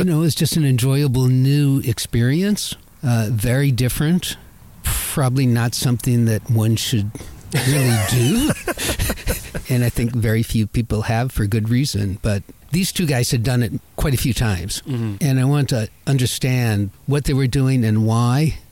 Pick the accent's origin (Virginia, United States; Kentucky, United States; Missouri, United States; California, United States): Virginia, United States; growing up in Virginia, in the Appalachians and in the Shenandoah, there are lots of caves, lots of show caves.